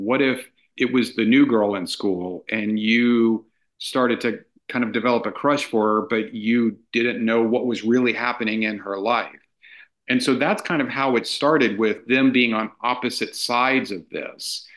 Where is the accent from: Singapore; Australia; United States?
United States; Corpus Christi, Texas; Another aspect of this is that when I was growing up in Corpus and this thing was happening, we really got one story.